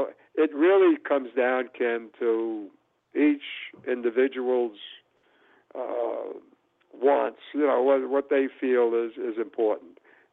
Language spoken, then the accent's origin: English; New York, United States; Well, as a true New Yorker, I haven't been to the museum place yet.